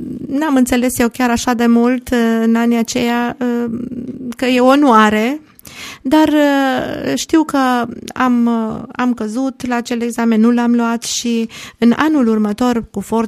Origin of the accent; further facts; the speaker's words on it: Cluj-Napoca, Cluj County, Romania; Prima dată am încercat să dau un examen pentru ocuparea unui post în orașul meu natal, Cluj.